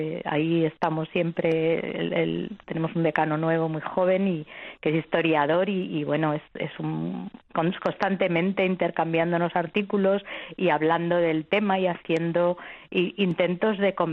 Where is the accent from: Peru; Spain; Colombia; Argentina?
Spain; Madrid, Community of Madrid; born there; No soy segoviana, mis padres son segovianos. Yo nací en Madrid y en Chamberí.